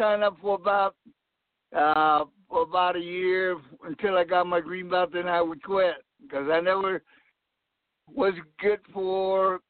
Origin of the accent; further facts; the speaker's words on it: Hawaii, United States; Well, I was I grew up in Hawaii, and I started I took a couple of Kempo lessons in Hawaii.